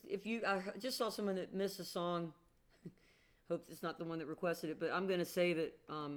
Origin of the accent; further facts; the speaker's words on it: Georgia, United States; So I'm gonna do a song that I wrote, kind of from my hometown up in North Georgia.